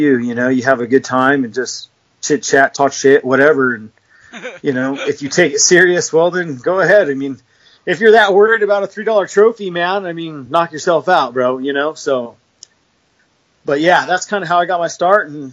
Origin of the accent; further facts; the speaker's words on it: California, United States; I grew up in SoCal on a dairy farm.